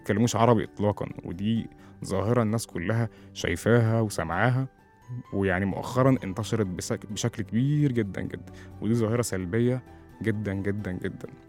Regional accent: Egypt; إحنا كعرب كمسلمين كمصريين

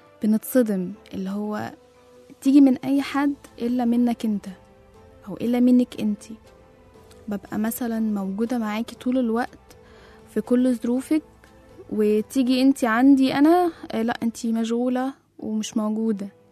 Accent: Egypt; وده موجود عندنا في مصر، يعني الحمد لله احنا مشهورين بحتة الجدعانة دي جدا. اكتر حاجة مشهورة في طبع المصريين الجدعانة.

